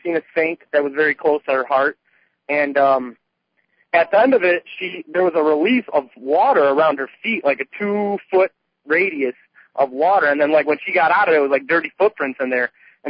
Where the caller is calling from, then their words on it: Chicago, Illinois, United States; Oh, Chicago, Southside. Called you guys a couple weeks ago.